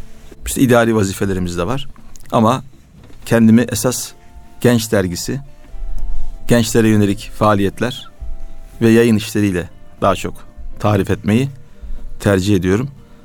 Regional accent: Vezirköprü, Samsun, Turkey; Samsunluyum, Vezirköprü.

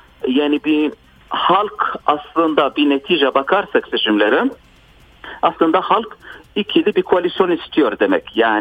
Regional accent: Tunisia; bunu bir Tunuslu olarak da yani ben bunlar anlatıyorum.

